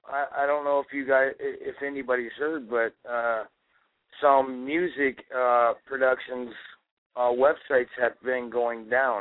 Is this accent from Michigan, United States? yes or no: yes; Lansing, Michigan, United States; I'm from Lansing, Michigan. I'm actually a producer up here in Lansing.